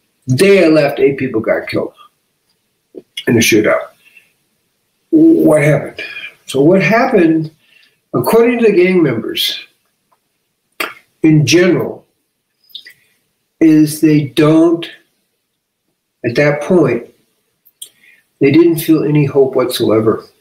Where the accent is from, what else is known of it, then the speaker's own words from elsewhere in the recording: Chicago, Illinois, United States; Now, I'm from Chicago. I work for street gangs in the South Side